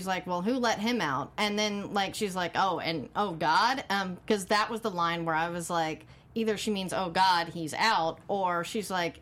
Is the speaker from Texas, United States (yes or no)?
yes; Texas, United States; I grew up in East Texas, so a lot of like that stuff I related to.